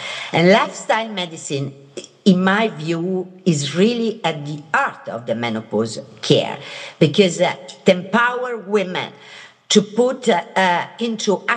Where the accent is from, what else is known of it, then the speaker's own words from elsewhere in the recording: Italy; I come from Italy, so think about a Mediterranean diet